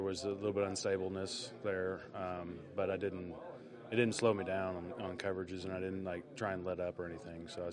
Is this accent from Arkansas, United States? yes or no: yes; Arkansas, United States; I'm from Arkansas.